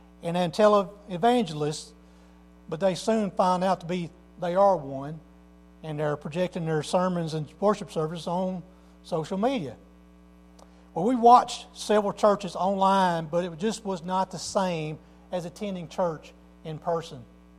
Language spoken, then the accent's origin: English; Arkansas, United States; accent: twang; moved away as an adult; my wife and I moved from South Arkansas, if you didn't already know by my twang and dialect in my voice. I used to tell people I'm from L.A. So you don't sound like you're from L.A. Well, I'm from Lower Arkansas.